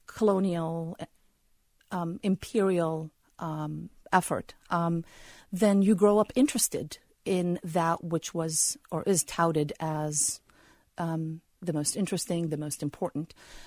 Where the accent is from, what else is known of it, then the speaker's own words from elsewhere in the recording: Jordan; English is a second language; moved away as an adult; now in United States; I was born in Jordan, and I've lived there all of my life until I came to the U.S. To pursue graduate school.